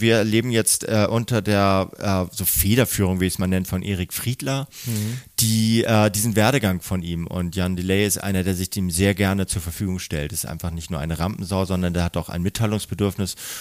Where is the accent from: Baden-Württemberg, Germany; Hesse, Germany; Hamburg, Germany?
Hamburg, Germany; born there; Ich bin gebürtiger Eppendorfer